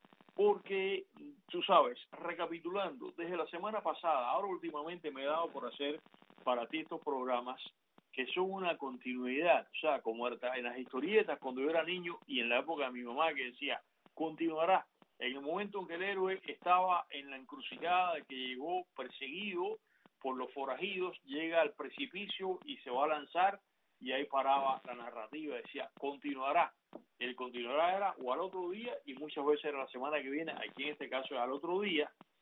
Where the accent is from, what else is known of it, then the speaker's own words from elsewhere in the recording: Cuba; moved away as an adult; habrá cambiado Cuba en mis años de ausencia, que son ya 6, casi prácticamente son 30, pero yo recuerdo la rutina de las 5 de la tarde desde mi infancia hasta mi adultez joven, cuando me fui de Cuba.